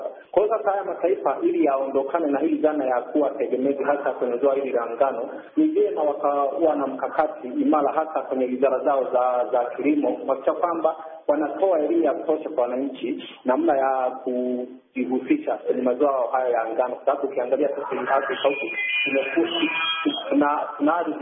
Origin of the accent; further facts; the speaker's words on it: Kagongo, Tanzania; kijana mpole Tanzania, natokea maeneo ya Kagongo wa Manispaa kama nchini Tanzania.